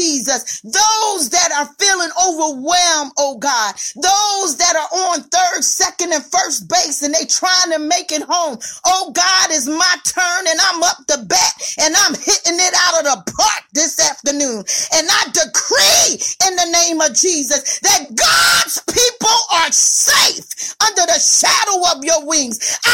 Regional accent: Philadelphia, Pennsylvania, United States; Father, I'm from Philadelphia, the city of brotherly love.

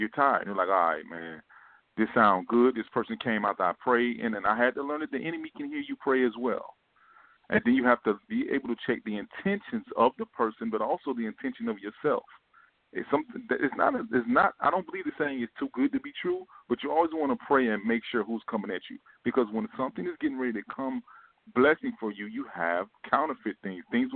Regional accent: St. Louis, Missouri, United States; now in Richmond, United States; I came from St. Louis to Virginia. I live in Richmond now.

